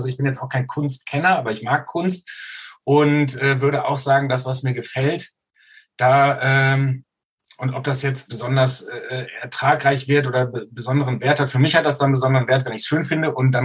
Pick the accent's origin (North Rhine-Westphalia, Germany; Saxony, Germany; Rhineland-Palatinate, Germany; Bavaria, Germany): North Rhine-Westphalia, Germany; Soest; Also zuerst mal komme ich aus einer Stadt, aus einer Kleinstadt, ich komme aus Soest in Westfalen